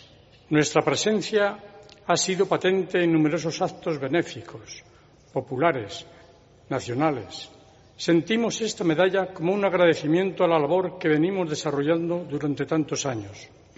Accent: Logroño, La Rioja, Spain; Ciudad de Logroño, La Rioja. Me siento orgulloso de que mi tierra, a través de este concurso, suene internacionalmente

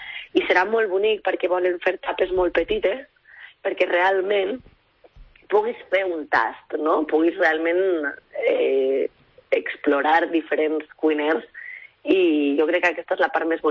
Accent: Valencian Community, Spain; També som valencians

